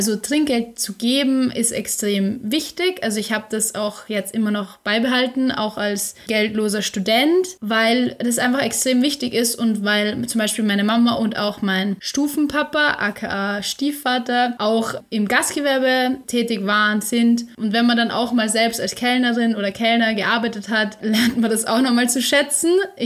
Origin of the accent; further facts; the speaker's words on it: Austria; now in Germany; In unserem Haushalt zwar mal echt mehr Österreicher als Deutsche, was nun mal nie vorkommt, da wir ja Österreicher in Deutschland sind.